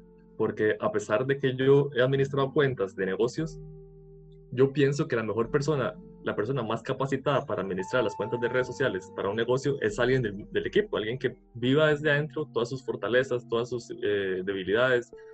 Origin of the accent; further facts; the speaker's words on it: Golfito, Puntarenas, Costa Rica; yo soy de Golfito, el restaurante estaba aquí en Golfito